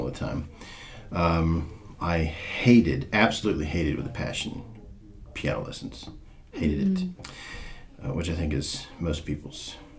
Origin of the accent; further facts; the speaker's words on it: Jackson, Mississippi, United States; Despite my last name, I grew up in Mississippi. So I spent most of my life until moving here in Jackson, which is the capital.